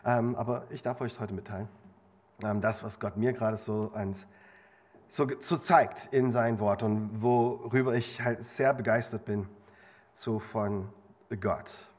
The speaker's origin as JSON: {"language": "German", "town": "Leipzig", "region": "Saxony", "country": "Germany", "said": "ich komme aus Leipzig, bin vor 25 Jahren dahin gezogen"}